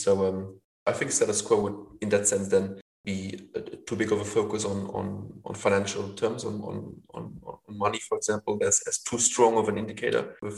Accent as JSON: {"language": "English", "country": "Luxembourg", "first_language": "Luxembourgish", "second_language": "English", "lives_now": "Netherlands", "said": "Then, Luxembourg is quite a national hub, so you're basically forced almost to learn at least French, and then German is very close, obviously, then to our mother tongue."}